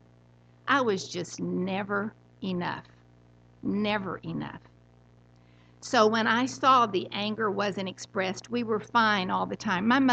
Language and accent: English; Midland, Texas, United States; born there; I was born in Midland, Texas. That was great, you know. Not really.